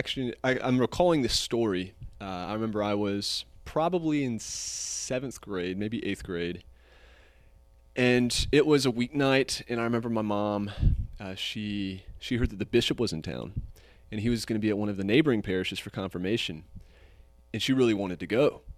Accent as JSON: {"language": "English", "town": "Greenville", "region": "South Carolina", "country": "United States", "tie": "born or raised there", "said": "I'm from Greenville, South Carolina, which is in the foothills of upstate South Carolina. It's in the northwest part of the state, up near Clemson University, right between North Carolina and Georgia. I was born there. I've grown up there."}